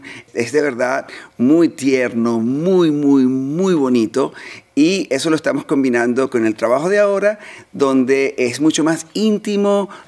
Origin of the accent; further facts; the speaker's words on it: Venezuela; first language Spanish; now in Australia; los que somos inmigrantes como yo, que soy de Venezuela, que nací en Venezuela, crecí en Venezuela y el español es mi primera lengua y ahora vivo aquí en Australia.